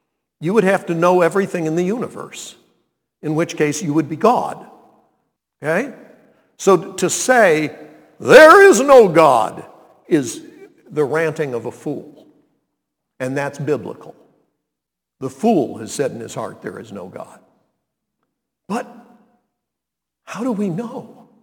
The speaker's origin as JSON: {"language": "English", "town": "Montreat", "region": "North Carolina", "country": "United States", "said": "Said I was from Montreat, North Carolina."}